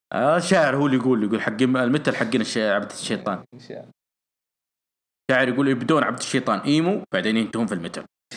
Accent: Wahlan, Saudi Arabia; هي قريتي اللي أنا ساكن أو ولدت وترعرعت وكبرت بها اسمها وهلان الفتح كلها.

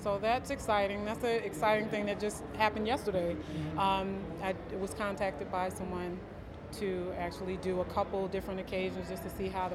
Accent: Queens, New York, United States; now in Albany, United States; So I grew up in Queens, New York, moved up to Albany maybe about 20 years ago

